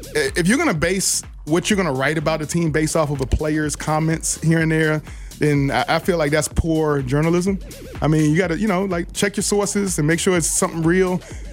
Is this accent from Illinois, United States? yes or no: no; Richmond, Virginia, United States; I was talking to some guys back from Richmond, Virginia, my hometown.